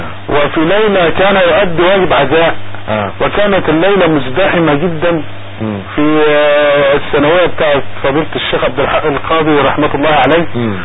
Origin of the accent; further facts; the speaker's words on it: Sharqia Governorate, Egypt; ممكن ان انا اكون طفل صغير واسافر الى قرية بجوارنا او قرية متابعة لمركز الزقازيق